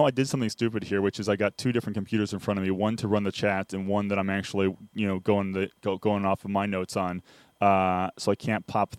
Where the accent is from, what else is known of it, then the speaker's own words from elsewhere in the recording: Cleveland, Ohio, United States; And you know, we're from Cleveland.